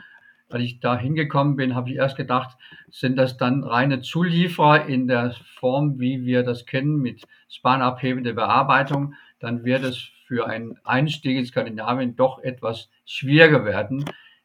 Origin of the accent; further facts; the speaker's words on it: Denmark; now in Germany; Ich bin waschechter Däne